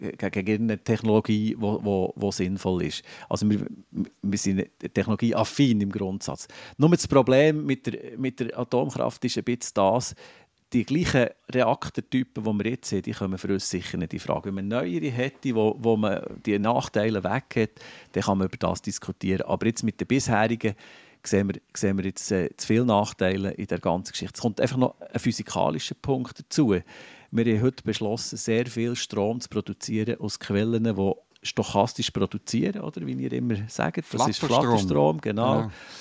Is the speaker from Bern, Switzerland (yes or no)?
yes; Bern, Switzerland; Wir haben bei uns im Berner Oberland Adelbodenlenk